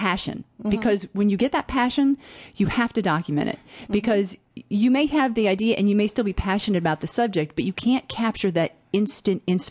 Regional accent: New Jersey, United States; also born or lived in Illinois; now in North Carolina, United States; I grew up in New Jersey. I was born in Illinois. I grew up in New Jersey, and I've been here 22 years.

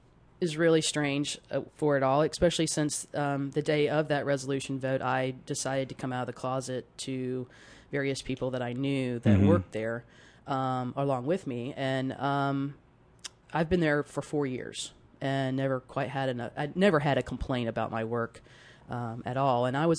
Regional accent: Raleigh, North Carolina, United States; also born or lived in Albuquerque; Well, I am a native of Raleigh, North Carolina. I was born and raised in Raleigh.

